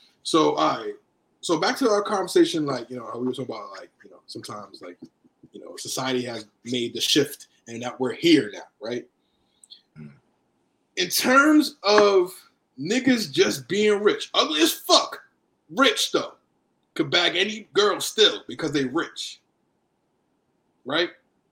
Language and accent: English; New York, United States; I'm just saying, I'm from New York.